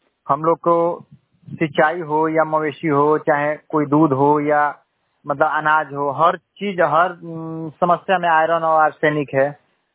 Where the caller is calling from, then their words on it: Bhikhu Kadera, India; और मैं भिक्षु कडेरा से रहने वाला हूँ।